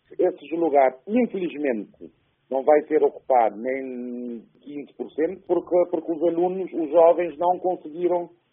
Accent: Maio, Cape Verde; somos naturais da Ilha do Maio, Cabo Verde.

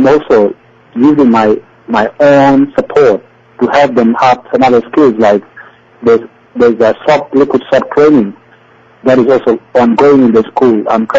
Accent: Uganda; now in South Sudan; When I came back from Uganda, when I grew up and finished my high school in Uganda, so when I came back to the country, I went for higher education.

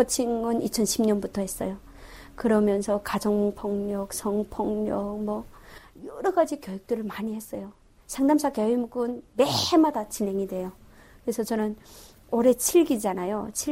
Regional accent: North Korea; 나도 북한 사람이지만

